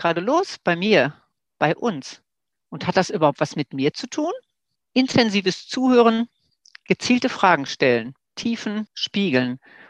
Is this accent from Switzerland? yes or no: no; Seppenrade, North Rhine-Westphalia, Germany; ich komme aus Seppenrade. Das ist im Kreis Coesfeld. Bin Bäuerin, landwirtschaftliche Unternehmerin.